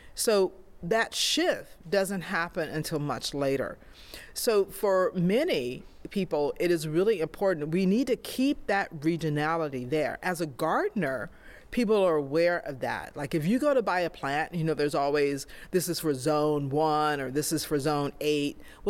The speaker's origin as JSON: {"language": "English", "region": "Texas", "country": "United States", "said": "Like I'm from Texas, and one of the things that I notice is like a lot of people are embracing Juneteenth."}